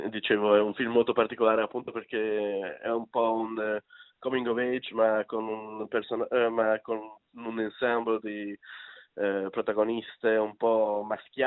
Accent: Hungary; essendo ungherese anch'io

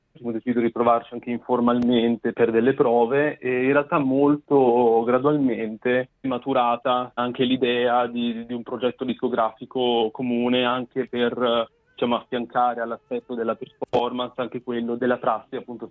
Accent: Vercelli, Piedmont, Italy; Sì, di Vercelli, comunque sono piemontese.

